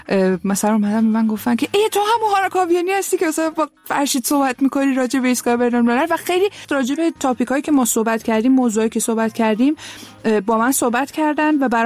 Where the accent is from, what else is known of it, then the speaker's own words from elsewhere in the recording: Tehran, Tehran Province, Iran; born there; من تهران به دنیا آمدم. پدر مادرم هم تهران به دنیا آمدن، ولی بخش بزرگی از خانواده 75 درصدش آذری هستن.